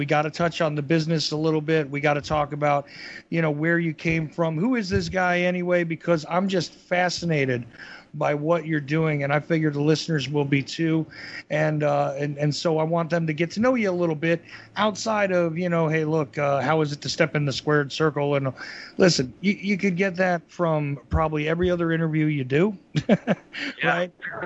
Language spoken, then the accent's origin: English; Northeast, United States; I grew up in the Northeast, so it was, you know, McMahon territory.